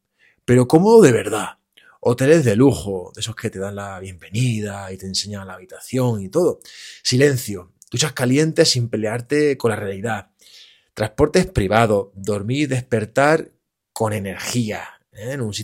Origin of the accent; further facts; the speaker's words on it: Andalusia, Spain; accent: Andalusian; voy a tratar de no hablar muy rápido para que se me entienda, que mi acento andaluz a veces pues me lleva con prisas.